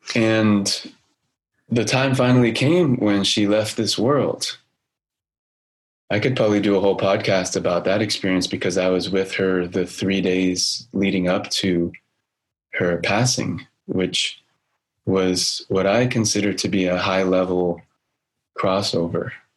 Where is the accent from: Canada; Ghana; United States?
United States; Oakland, California; born there; So I feel very fortunate that I'm speaking to you today from where I was born in Oakland.